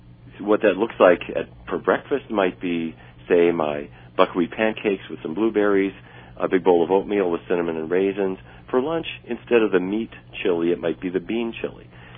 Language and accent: English; Fargo, North Dakota, United States; the people who did not eat the way I ate growing up in Fargo, North Dakota, eating bacon and sausage